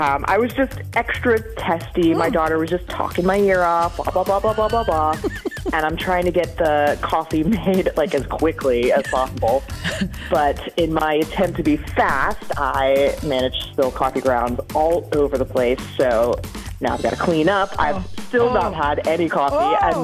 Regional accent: Cottage Grove, United States; I'm from Cottage Grove.

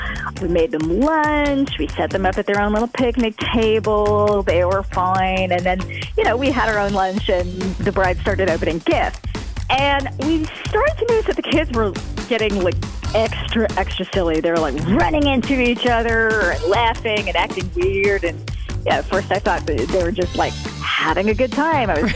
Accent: Fitchburg, United States; and I'm from Fitchburg.

